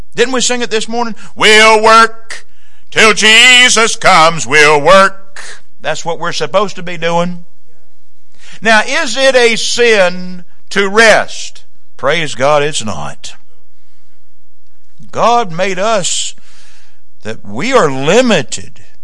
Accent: the South, United States; Y'all, I'm from the South, y'all.

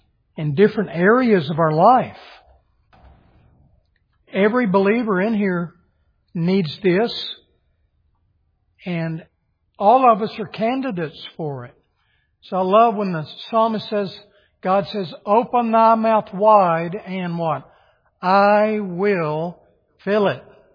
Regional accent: Texas, United States; Now, I grew up in West Texas where it was colder in January.

